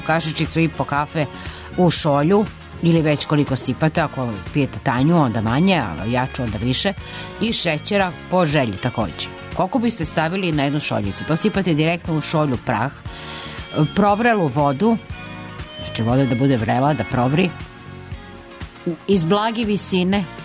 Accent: Serbia

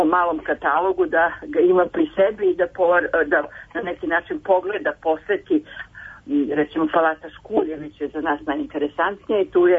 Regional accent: Belgrade, Serbia

